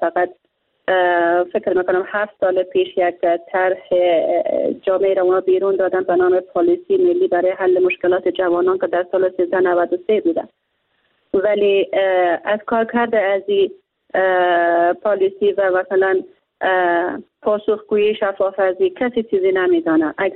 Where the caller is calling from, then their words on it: Bamyan, Afghanistan; از ولایت بامیان هستم،